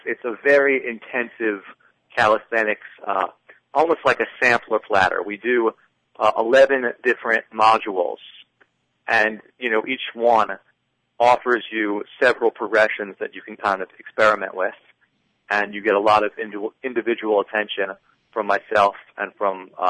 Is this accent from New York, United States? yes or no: yes; New York City, New York, United States; The next one in the U.S. is going to be actually in my hometown in New York City this June.